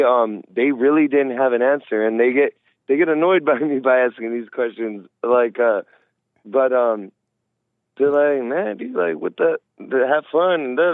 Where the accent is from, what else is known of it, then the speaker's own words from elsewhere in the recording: East Los Angeles, California, United States; I grew up in East